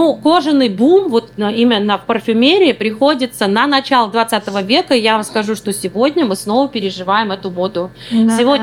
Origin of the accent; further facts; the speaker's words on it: Saint Petersburg, Russia; И вот очень часто мы, петербуржцы, с вами не замечаем